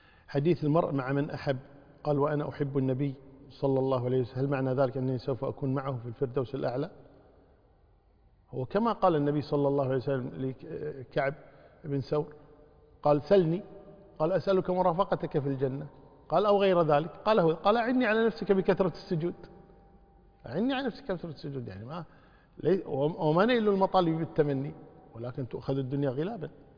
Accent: Kuwait; إذا كان عندنا في الكويت

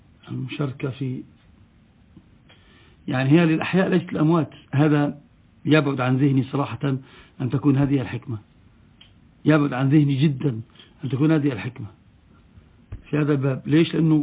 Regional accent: Egypt; إن نراها واقع عين عندنا في مصر على الأقل

